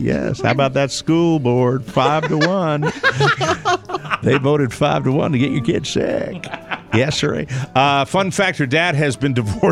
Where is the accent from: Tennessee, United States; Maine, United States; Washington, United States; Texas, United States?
Maine, United States; And I talk a lot about the summer community where I grew up in Maine.